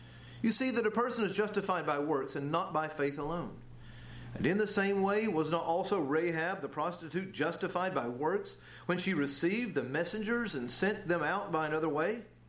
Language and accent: English; Georgia, United States; I'm from North Georgia.